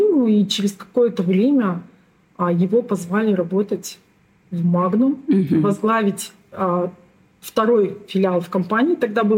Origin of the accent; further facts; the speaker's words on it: Karaganda, Karaganda Region, Kazakhstan; born there; Ну, повторюсь еще раз, я родилась в Караганде.